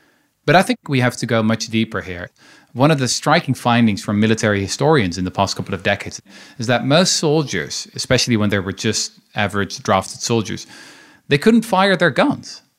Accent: Netherlands; I'm from the Netherlands.

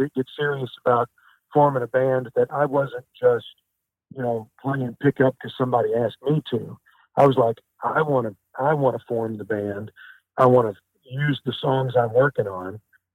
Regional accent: Kennett, Missouri, United States; I'm from Kennett, Missouri, by the way.

